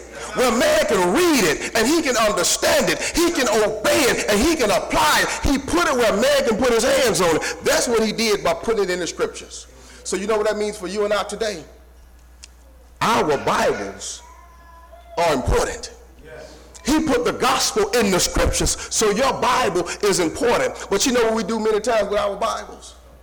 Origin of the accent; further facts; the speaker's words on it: Montgomery, Alabama, United States; I'm from Montgomery, Alabama. And my grandfather, he used to raise horses and cows, all kind of livestock.